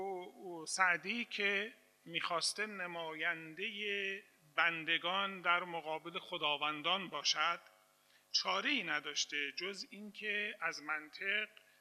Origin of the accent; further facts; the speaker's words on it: Iran; منم هم ایرانی هستم، هم زبانم فارسی است، هم فرهنگم ایرانی است، خیلی هم بهش افتخار میکنم